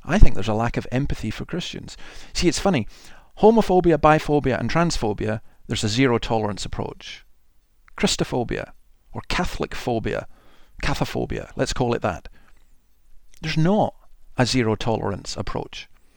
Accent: Scotland, United Kingdom; something that makes me feel very proud as a Scot

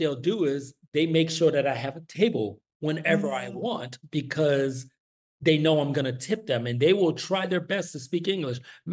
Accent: New York, United States; especially when I tell them I'm from New York or I'm from the States

